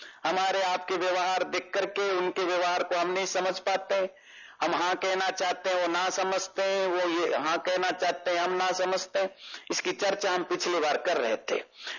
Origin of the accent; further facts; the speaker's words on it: Odisha, India; मैं जिस राज्य से आता हूं, ओडिशा से, वहां 24 घंटे चावल खाते हैं।